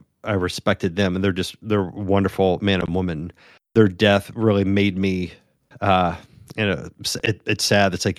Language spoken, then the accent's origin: English; West Virginia, United States; It's like, yeah, I'm from West Virginia. This is that my family is, you know, from, you know, they're country folks